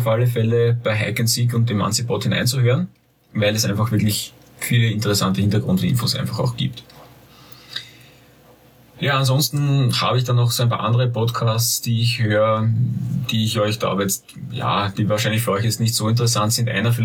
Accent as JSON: {"language": "German", "country": "Austria", "said": "rechtliche Situation in Deutschland, die scheinbar irgendwie ein bisschen problematisch ist, als wie bei uns in Österreich."}